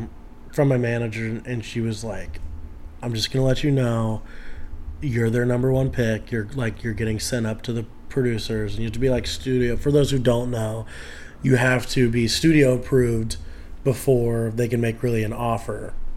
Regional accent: Florida, United States; No, I'm from Florida. I didn't start acting until I was like 18.

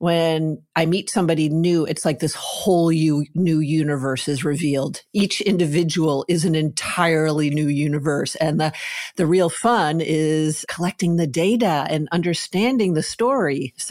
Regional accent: Connecticut, United States; So I was raised in New England, in a teeny state of Connecticut, a small family in a very classic house

